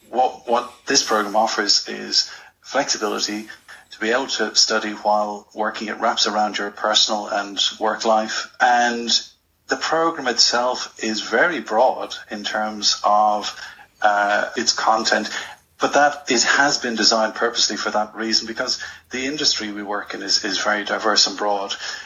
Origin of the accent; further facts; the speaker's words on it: Ireland; moved away as an adult; now in United Kingdom; When I moved over to the UK from Ireland, I had two qualifications.